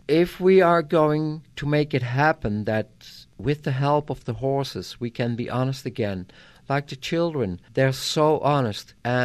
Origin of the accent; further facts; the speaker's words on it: Netherlands; English is a second language; I'm from the Netherlands, and we were raised up and we were taught, always be honest, always be straight.